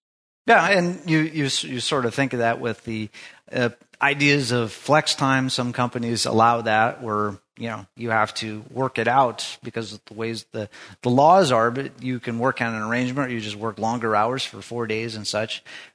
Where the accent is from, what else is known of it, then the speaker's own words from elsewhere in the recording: Alaska, United States; When, you know, my friends, when I was growing up in Alaska, you know, they love to go fishing